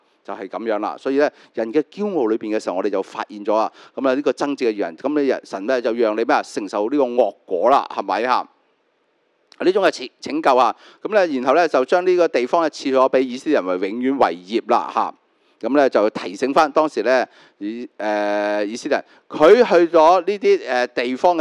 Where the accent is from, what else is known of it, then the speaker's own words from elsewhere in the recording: Hong Kong; 那我們是香港人，我們呢，上一代來香港的時候，我們爸爸媽媽困不困難啊？